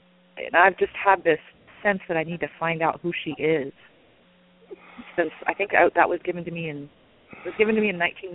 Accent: Los Angeles, California, United States; also born or lived in Missouri; On my mom's side, we're full blood. On my dad's side, he was half. And I grew up in Los Angeles, even though I was born in Missouri.

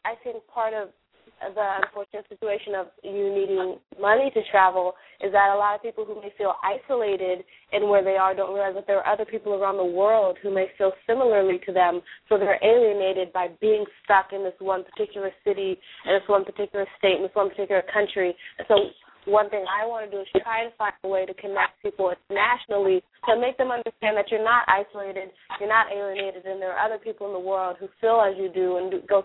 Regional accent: Jamaica; now in United States; while we do understand our identity and our background and living in America and being Jamaican

